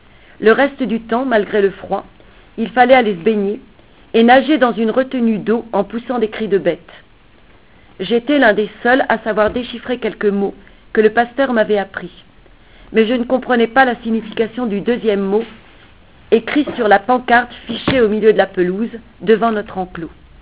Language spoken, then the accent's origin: French; Canala, New Caledonia; born there; je suis née à Canala, mais les hasards de la vie m'ont fait découvrir les hautes vallées de la Yenguéné, et c'est là que sont les miens, aujourd'hui.